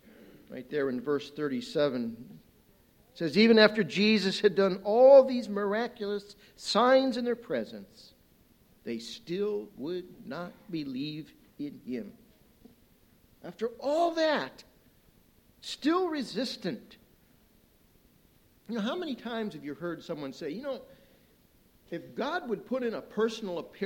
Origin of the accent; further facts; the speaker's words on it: Ohio, United States; I'm an Ohioan. I'm a Buckeye boy. And back there in Ohio, I grew up almost on the Sandusky River.